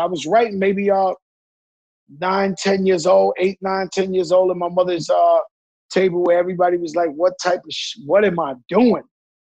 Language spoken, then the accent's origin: English; Bronx, New York, United States; I'm from the Bronx, in the part where hip hop was created.